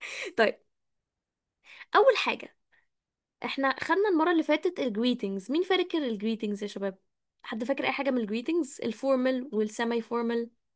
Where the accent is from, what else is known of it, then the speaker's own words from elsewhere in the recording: Egypt; وأنا مش مولود في أمريكا، يعني الناشوناليتي اللي هي الجنسية بتاعتي مش أمريكي، أنا مصري